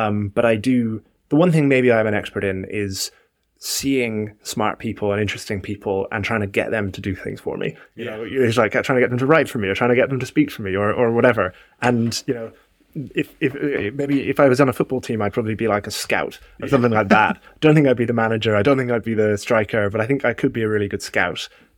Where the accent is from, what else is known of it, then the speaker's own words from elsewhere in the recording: Cork, Munster, Ireland; So I grew up in Cork in Ireland.